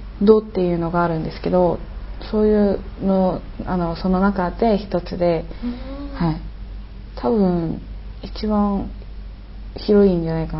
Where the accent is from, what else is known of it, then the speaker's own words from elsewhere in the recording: Gyeonggi Province, South Korea; Japanese is a second language; 韓国のギョンギドっていうソウルの近くですね。